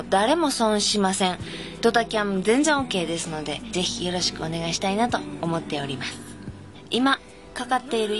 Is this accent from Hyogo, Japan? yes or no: yes; Kobe, Hyogo, Japan; accent: Kansai dialect; now in Yokohama, Japan; 横浜に住んでるとはいえ、この関西弁は、私出身は神戸で、もう生粋の神戸っ子なんやけれども